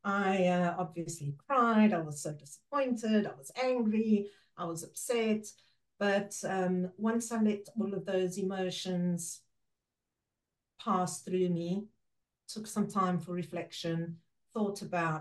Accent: Mozambique; first language Portuguese; English is a second language; So living in Mozambique, this was at that time, living in Mozambique, I speak Portuguese. Portuguese is my first language. English is my second language.

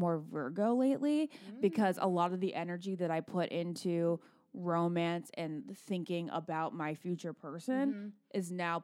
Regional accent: Virginia, United States; So my sister and I, when we, you know, growing up in Virginia

